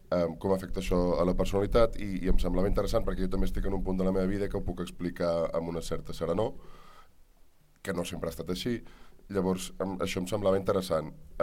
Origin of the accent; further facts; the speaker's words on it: Salt, Catalonia, Spain; perquè jo sóc de Salt